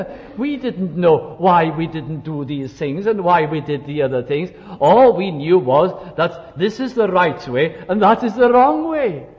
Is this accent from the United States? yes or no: no; Wales, United Kingdom; also born or lived in Lancashire; I'm going back now, the situation in England will be the same, but I'm Welsh, so I'm going back to my situation in Wales.